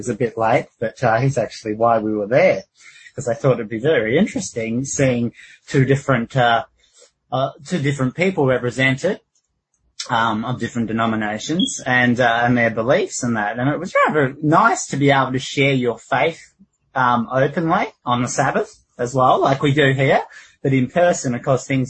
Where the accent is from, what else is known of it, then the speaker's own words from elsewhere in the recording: Australia; accent: Australian; I really didn't know I had an Aussie accent until talking to you guys and girls.